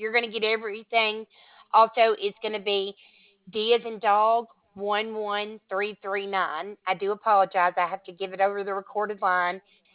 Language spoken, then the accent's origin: English; Alabama, United States; I'm in Maine, but I'm originally from Alabama, but I'm in Maine, ma'am.